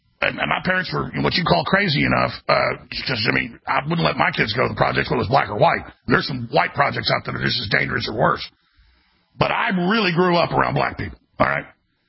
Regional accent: Dallas, Texas, United States; I've been in a lot of fights with black people growing up in Dallas

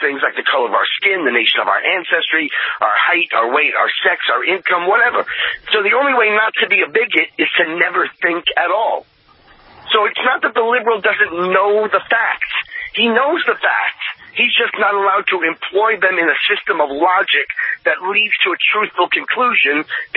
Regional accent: New York, United States; I remember here in California, or maybe it was my hometown still in New York

